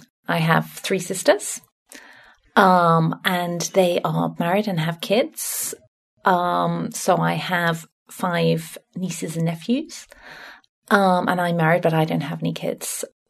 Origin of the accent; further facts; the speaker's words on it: West Midlands, United Kingdom; Well, I come from Worcestershire. It's a county in the middle of England, right in the centre. You can't really get much further away from the sea than where I come from.